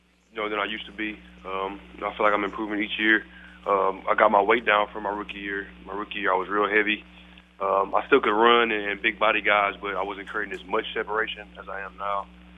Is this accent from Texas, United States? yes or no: yes; Galveston, Texas, United States; It's hot throughout the year, and they have a beach. So, you know, I grew up with a beach.